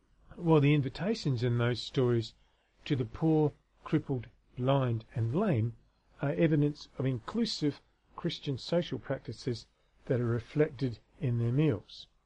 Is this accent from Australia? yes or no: yes; Australia; As an Australian, I have no idea what a sheet cake is.